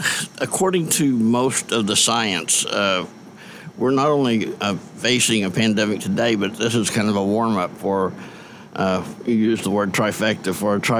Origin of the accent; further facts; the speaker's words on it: Tulsa, Oklahoma, United States; born there; But I was born in Tulsa at the Oklahoma Osteopathic Hospital before they converted that to OU.